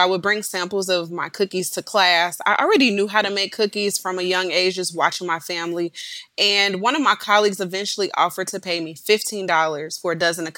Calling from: Cincinnati, Ohio, United States; I'm calling in from Cincinnati, Ohio

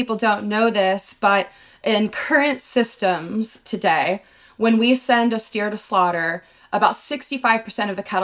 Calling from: Bend, Oregon, United States; I'm calling in from Bend, Oregon

